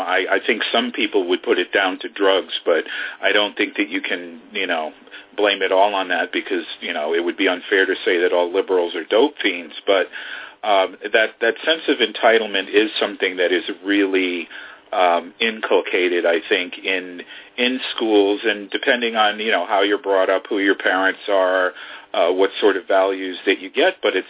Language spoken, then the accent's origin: English; New York, United States; that's something that I was exposed to early growing up in New York.